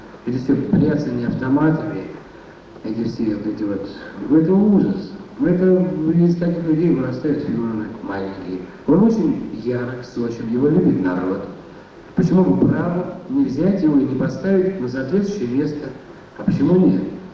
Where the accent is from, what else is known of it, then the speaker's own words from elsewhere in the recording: Magadan Oblast, Russia; born there; Ну, я родился на Колыме.